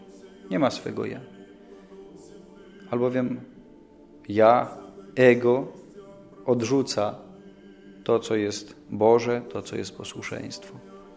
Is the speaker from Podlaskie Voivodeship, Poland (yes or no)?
yes; Białystok, Podlaskie Voivodeship, Poland; albowiem wyrosłem nieopodal Supraśla, tam gdzie się urodziłem, a więc w Białymstoku